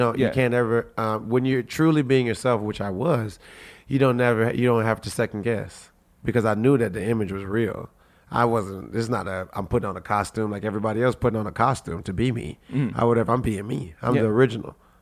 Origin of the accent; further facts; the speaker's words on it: Port of Spain, Trinidad & Tobago; born there; I was born in Trinidad and Tobago, Mount Hope, Port of Spain. I have family all over Trinidad. I just came from there because my birthday was yesterday.